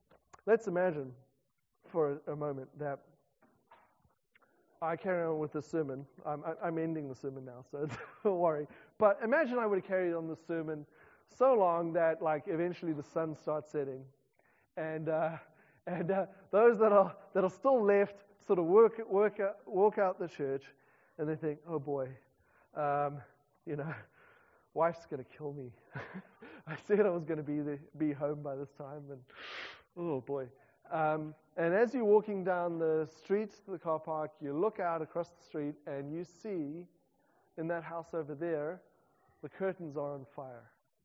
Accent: South Africa; now in New Zealand; as a South African coming into New Zealand

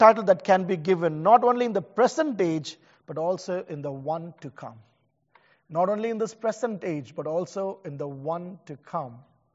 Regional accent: India; Because I come from India.

